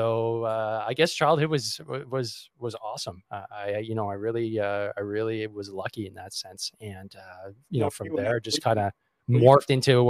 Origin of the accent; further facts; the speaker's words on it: Montreal, Quebec, Canada; I'm a suburban kid. I grew up in Montreal. I still am in Montreal.